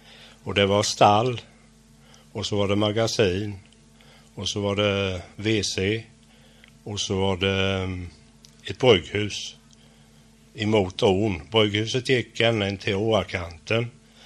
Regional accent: Klockargården, Sweden; jag är född i Klockargården, och där bodde jag ju till jag var 13 år.

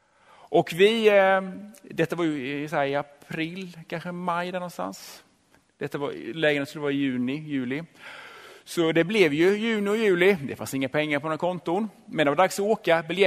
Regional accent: Gnosjö, Jönköping County, Sweden; i Gnosjö där jag växte upp

